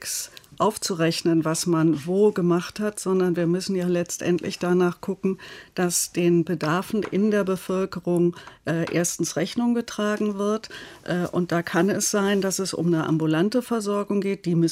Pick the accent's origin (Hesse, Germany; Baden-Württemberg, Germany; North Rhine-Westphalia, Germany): North Rhine-Westphalia, Germany; Münster; Das führt dazu in meiner Heimatstadt in Münster, dass ambulante Pflegedienste gar keine neuen Pflegebedürftigen annehmen können